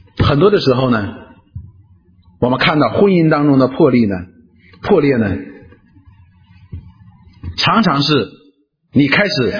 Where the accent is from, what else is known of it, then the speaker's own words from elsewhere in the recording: China; 所以我们中国人呢有一个提醒